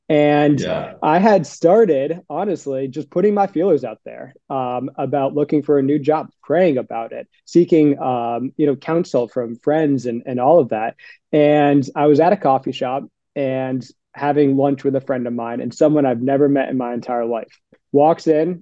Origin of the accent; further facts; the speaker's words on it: Avon, Connecticut, United States; I'm from Avon, Connecticut, and I'm one of the partners here at Hemp Honey